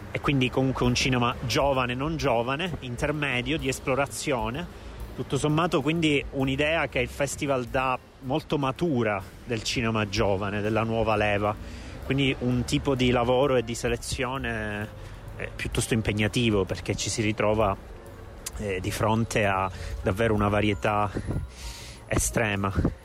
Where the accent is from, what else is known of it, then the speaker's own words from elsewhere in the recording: Sicily, Italy; Io da siciliano riconosco